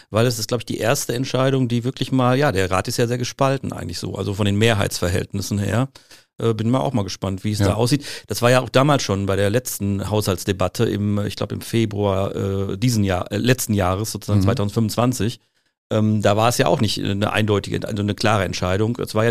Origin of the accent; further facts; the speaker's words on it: Oberhausen, North Rhine-Westphalia, Germany; aus meiner eigenen Stadt, wo ich komme aus Oberhausen